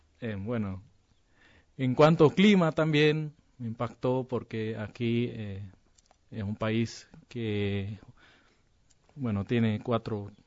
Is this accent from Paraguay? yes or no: no; Philippines; Spanish is a second language; Nosotros como filipinos somos más fanáticos de lo que es básquet.